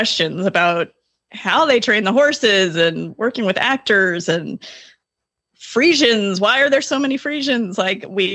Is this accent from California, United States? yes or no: yes; Laguna Hills, California, United States; from Laguna Hills, California